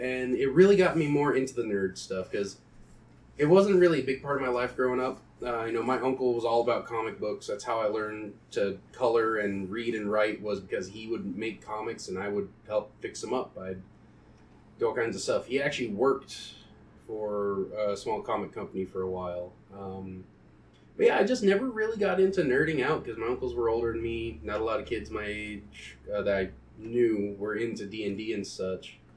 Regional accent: New Mexico, United States; 505, because I'm from New Mexico.

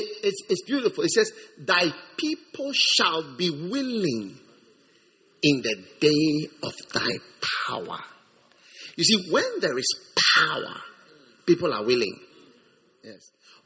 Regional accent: Nigeria; I'm a Nigerian

